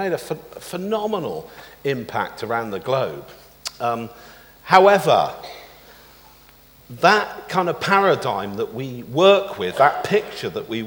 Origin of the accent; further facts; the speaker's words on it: England, United Kingdom; But perhaps it's just because of our kind of temperamental thing as English people.